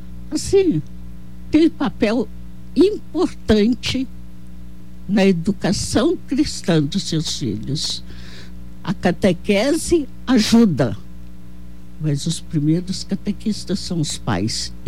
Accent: São João del Rei, Minas Gerais, Brazil; Eu sou natural de São João del Rei … Tenho uma irmã gêmea comigo.

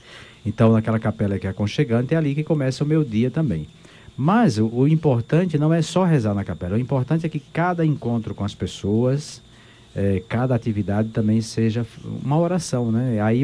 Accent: Bahia, Brazil; E olha que eu sou baiana, né

